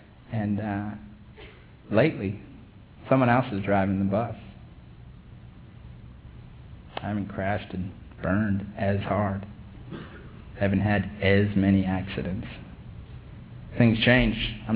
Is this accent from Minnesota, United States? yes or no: yes; Minnesota, United States; I'm from Minnesota.